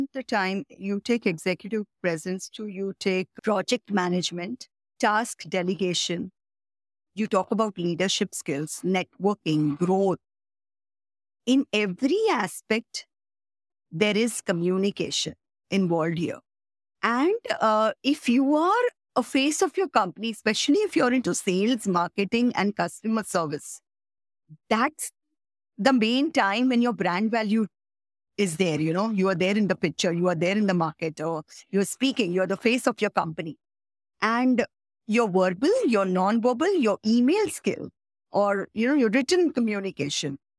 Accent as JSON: {"language": "English", "country": "India", "said": "See, I believe we know English, and in India, we learned English because Britishers ruled India and we spoke a lot of British English."}